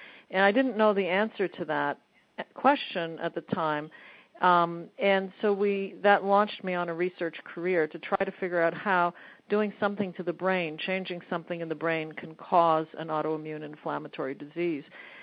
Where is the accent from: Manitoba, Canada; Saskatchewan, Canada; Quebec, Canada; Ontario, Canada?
Quebec, Canada; Montreal; I was born and raised in Montreal, and I went to medical school at McGill University